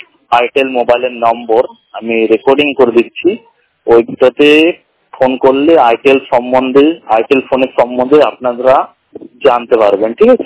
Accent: Prayagraj, Uttar Pradesh, India; আমার বাড়ি হলো ইলাহাবাদ।

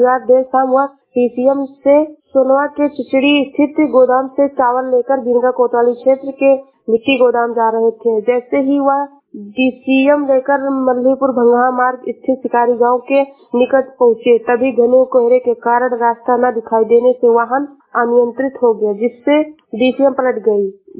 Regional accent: Shravasti, Uttar Pradesh, India; मैं जिला श्रावस्ती से हूँ।

